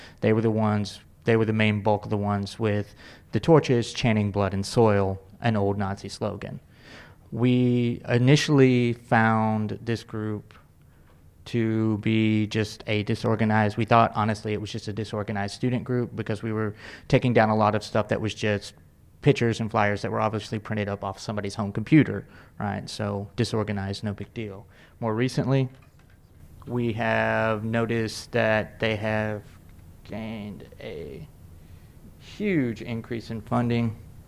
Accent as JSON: {"language": "English", "region": "Texas", "country": "United States", "lives_now": "Eugene, United States", "said": "I'm sorry, I'm from Texas, y'all, like."}